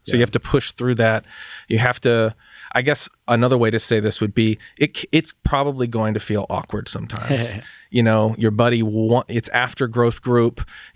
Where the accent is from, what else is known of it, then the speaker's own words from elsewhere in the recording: Los Angeles, California, United States; I'm from California and specifically from LA.